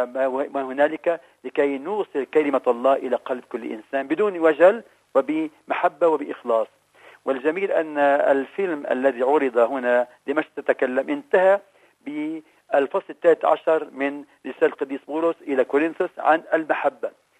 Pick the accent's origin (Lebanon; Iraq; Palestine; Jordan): Lebanon; عندنا في لبنان وسوريا